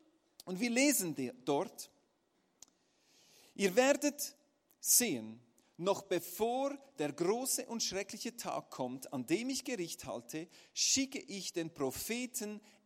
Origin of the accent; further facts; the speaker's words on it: Aarau, Aargau, Switzerland; Ich bin nämlich in Aarau aufgewachsen, eine kleine Stadt in der Schweiz